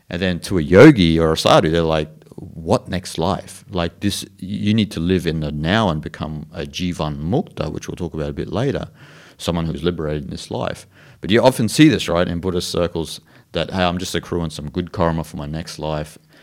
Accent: Australia; I remember growing up in Australia

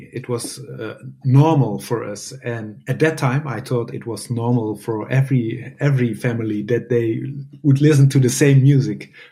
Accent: Netherlands; English is a second language; But I'm also aware that I'm from the Netherlands. I am not a Cuban percussionist. I'm not from Brazil. I'm not from Africa.

